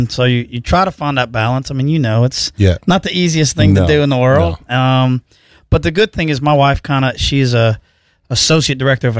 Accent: Chelsea, Alabama, United States; now in Birmingham, United States; Well, I grew up in Chelsea, Alabama.

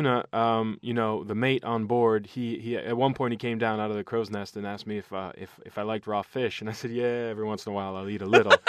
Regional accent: New Jersey, United States; I grew up in New Jersey, but I grew up on a dirt road, which most people don't believe, and we had a beautiful little watershed up the street from our house.

